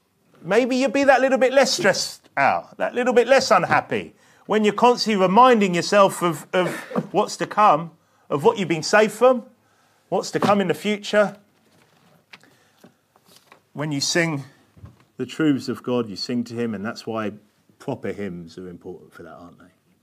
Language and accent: English; United Kingdom; obviously, look, we are British here, so it's a little bit different. You know, this is an English church